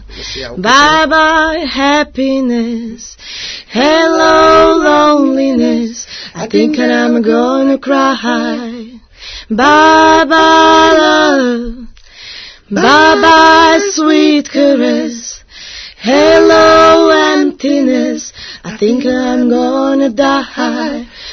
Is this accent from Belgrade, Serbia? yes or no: no; Sombor, Vojvodina, Serbia; nešto što mi volimo od detinjstva, pošto smo rasli opet u Somboru, tamo je to malo drugačije i drugačiji su ljudi, drugačija muzika